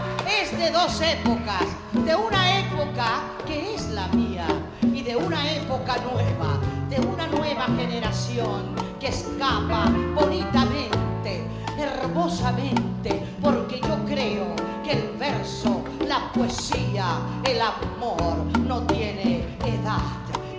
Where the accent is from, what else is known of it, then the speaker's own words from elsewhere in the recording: Cuba; mis canciones que las grabé en mi tierra, Cuba, para viajar el mundo entero